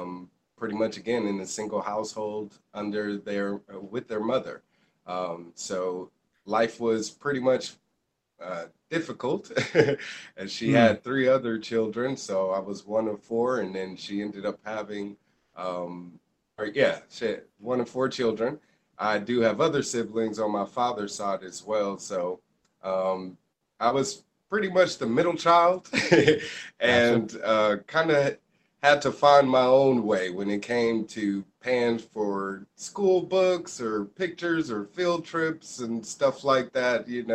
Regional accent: Milwaukee, Wisconsin, United States; I grew up in Milwaukee, Wisconsin, so things were a lot different growing up there than in California.

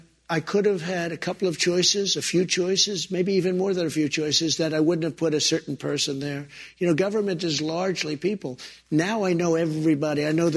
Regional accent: New York, United States; I was from New York. I spent a lot. I knew everybody in New York.

